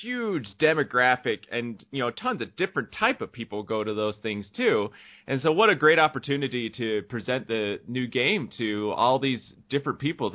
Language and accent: English; Salt Lake City, Utah, United States; So I grew up in Salt Lake area, so I'm familiar with the what Quickwits is.